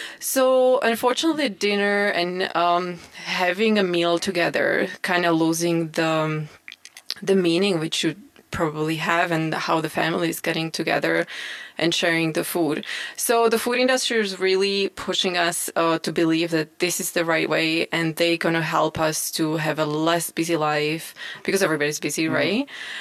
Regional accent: Slovakia; now in Canada; But before I moved to Canada, as I'm from Slovakia, I never actually appreciated great food and great produce we having

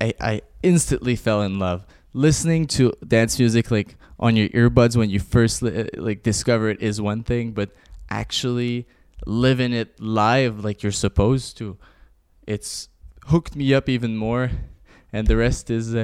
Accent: Gatineau, Quebec, Canada; also born or lived in Ottawa; I'm from Gatineau in Ottawa. I was born in Ottawa, but I mostly grew up in Gatineau, went to school over there most of my life.

